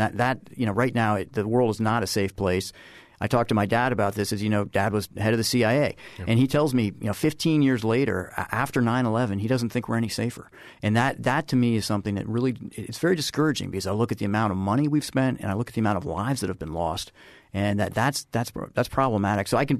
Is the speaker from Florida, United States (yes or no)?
yes; Florida, United States; Yeah, John, I grew up here in Southwest Florida, and my folks moved here in 1970. I had the opportunity, since I did grow up here, my wife and I, Allison, we're now raising our kids here.